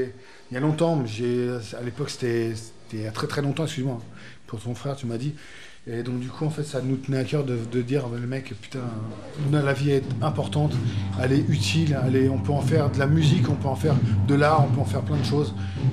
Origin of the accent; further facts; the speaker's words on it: France; On est des Français, on est fiers de l'être. Voilà, moi je chante dans la langue de Shakespeare, mais j'aime bien Molière aussi. Mmh. Donc du coup, je suis fier de mon pays